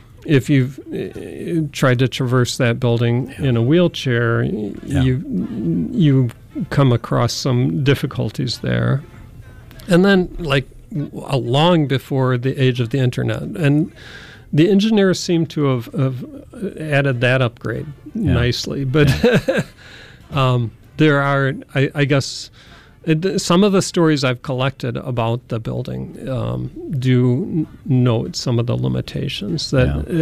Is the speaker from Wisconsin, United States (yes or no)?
yes; Madison, Wisconsin, United States; and then I returned to my hometown, which is Madison, and I got a master's degree here